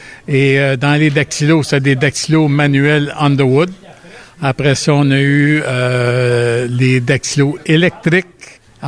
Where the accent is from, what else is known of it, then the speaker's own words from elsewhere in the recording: Lachute, Quebec, Canada; Non, moi j'étais, je suis natif de La Chute et puis je travaillais à Montréal.